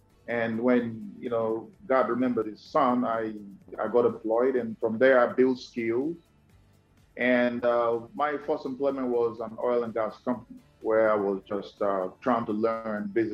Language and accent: English; Rivers, Nigeria; I'm from Rivers State in the south part of the country.